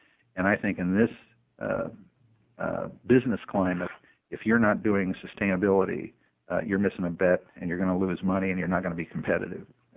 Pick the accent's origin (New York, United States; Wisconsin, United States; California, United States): California, United States; Los Angeles; I grew up in the Los Angeles Basin in the 50s